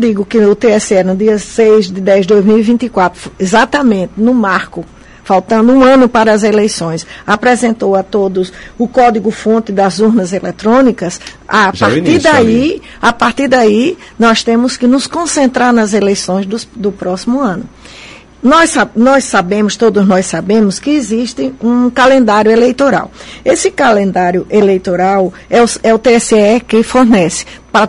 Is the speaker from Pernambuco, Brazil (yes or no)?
no; João Pessoa, Paraíba, Brazil; Porque João Pessoa é minha terra natal.